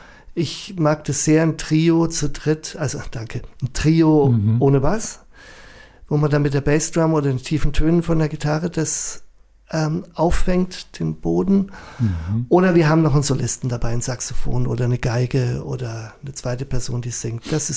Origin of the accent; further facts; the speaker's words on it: Munich, Bavaria, Germany; ich spreche ja selber kein Dialekt, aber ich bin ein Münchner Kindl.